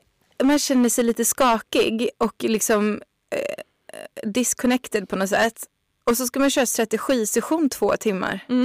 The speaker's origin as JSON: {"language": "Swedish", "town": "Leksand", "region": "Dalarna County", "country": "Sweden", "said": "Jag har ju hållit på att skulle köpa det här huset i Leksand där jag är ifrån som jag tänkte."}